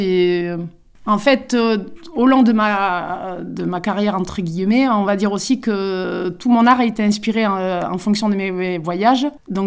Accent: Hontanx, Nouvelle-Aquitaine, France; D'accord, donc je suis d'Hontanx. Après je suis partie m'installer à Perquis.

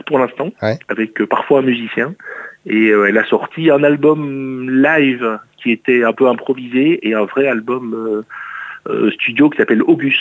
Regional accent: Belgium; moved away; Alors, ça fait longtemps que j'ai quitté la Belgique, mais le côté culturel, gastronomique de la Belgique me plaît bien.

